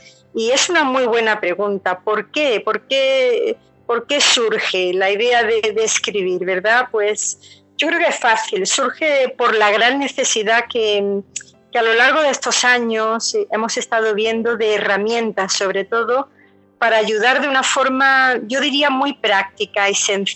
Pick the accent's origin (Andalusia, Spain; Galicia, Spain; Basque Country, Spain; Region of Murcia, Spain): Andalusia, Spain; Córdoba; moved away as an adult; llevamos 16 años viviendo en un pueblo de Sevilla, ¿verdad? Yo, como he dicho, pues soy de Córdoba. Mi marido Juan es de Asturias. Nos conocimos en Barcelona porque yo me fui a los 24 años a estudiar a Barcelona